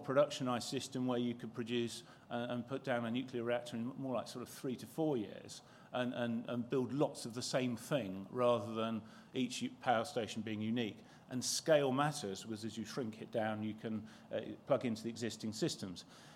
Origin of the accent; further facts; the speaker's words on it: London, United Kingdom; I was brought up in London at the end of the ILS beam into Heathrow, where aircraft turned